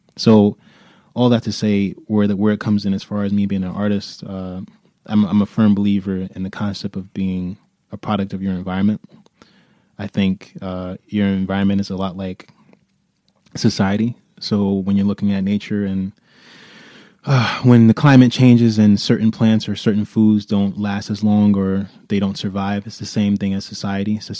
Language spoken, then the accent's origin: English; New Haven, Connecticut, United States; Growing up in New Haven, it's actually, it makes me anxious to even talk about it sometimes.